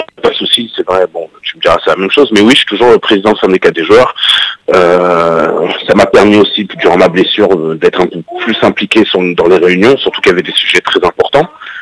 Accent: Paris, Île-de-France, France; à la base, je suis parisien.

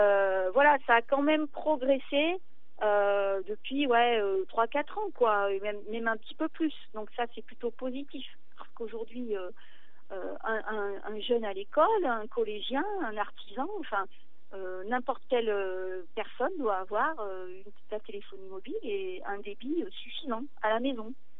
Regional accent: Vorey, Auvergne-Rhône-Alpes, France; je suis de Vorée, tous mes ancêtres sont d'ici et je suis fière d'être de la Haute-Loire.

